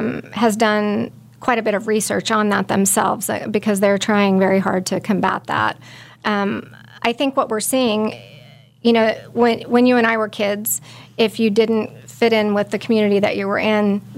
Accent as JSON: {"language": "English", "town": "Belle Plaine", "region": "Kansas", "country": "United States", "said": "No, I'm from Belle Plaine, Kansas."}